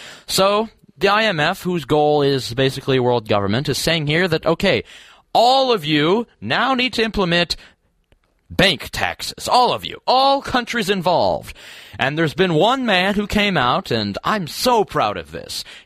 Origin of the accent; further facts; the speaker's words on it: North Carolina, United States; has to do with my home state of North Carolina.